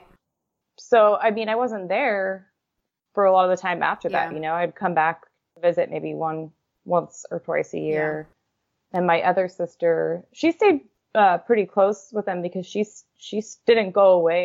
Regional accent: Redding, California, United States; I grew up in Redding, California. I'm the oldest of 4.

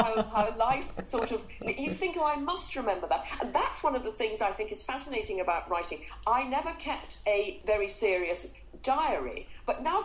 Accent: North West England, United Kingdom; I was brought up in Lancashire, which is it's moorland, it is rather Bronte-esque.

